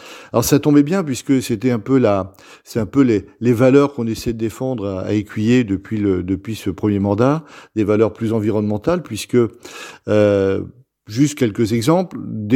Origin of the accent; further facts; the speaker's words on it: Centre-Val de Loire, France; La mienne, elle vient de Touraine. Voilà, je suis originaire de Touraine